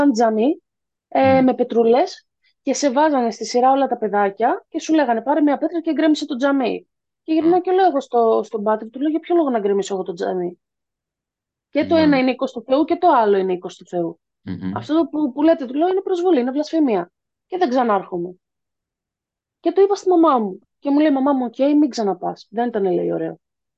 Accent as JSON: {"language": "Greek", "town": "Thessaloniki", "region": "Central Macedonia", "country": "Greece", "said": "Εγώ είμαι από Θεσσαλονίκη"}